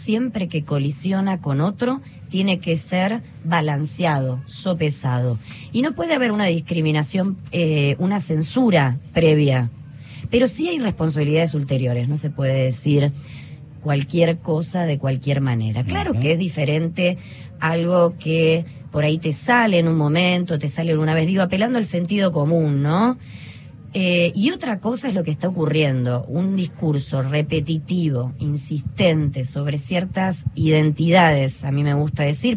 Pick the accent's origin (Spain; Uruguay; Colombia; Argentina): Argentina; como argentinos